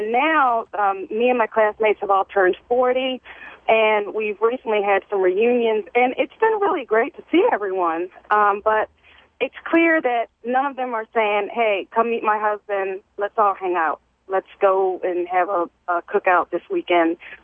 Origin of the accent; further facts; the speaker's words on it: Maryland, United States; I'm also an African-American woman. I grew up in Harford County, Maryland in the 70s